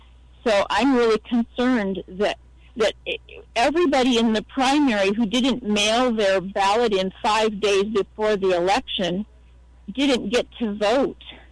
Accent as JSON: {"language": "English", "country": "DR Congo", "tie": "born or raised there", "second_language": "English", "said": "let me get back to growing up in Congo. That gave me a perspective because I grew up under a dictator."}